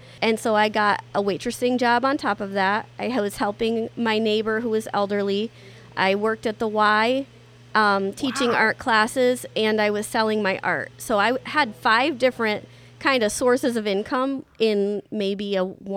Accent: Russell, Pennsylvania, United States; also born or lived in England; I am originally from Russell, Pennsylvania, but my husband and I met at Bible College in Lima, New York, and then he joined the military before we got married, and we were stationed in England, and we were there for 5.5, 6 years.

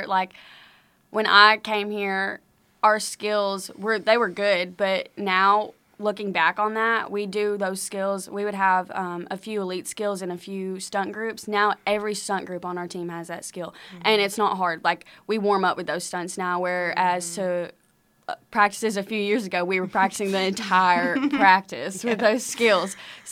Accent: Jonesboro, Arkansas, United States; I'm from Jonesboro, so I got really homesick and came home one weekend

